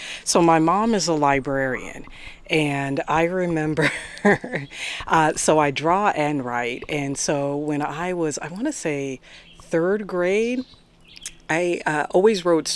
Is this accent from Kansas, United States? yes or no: no; Seattle, Washington, United States; And at my school, I grew up in Seattle, and the school I went to always emphasized the arts.